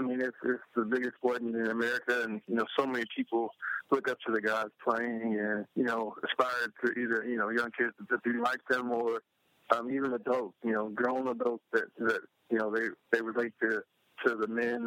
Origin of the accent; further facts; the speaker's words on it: Youngstown, Ohio, United States; I'm from Youngstown, Ohio. My mom raised us three kids, my brother and my sister and I, and we didn't have a whole lot